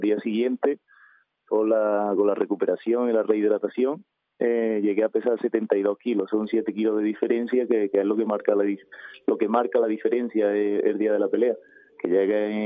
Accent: Lucena, Andalusia, Spain; yo soy lucentino desde que nací y hasta que me muera, y estoy muy muy orgulloso de donde vengo.

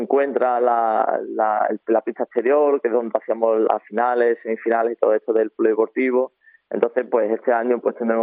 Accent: Osuna, Andalusia, Spain; Somos de aquí de Osuna

